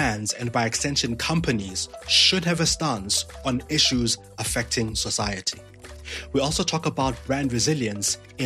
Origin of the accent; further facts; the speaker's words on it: Gauteng, South Africa; growing up in Katlehong, which is near where I grew up, by the way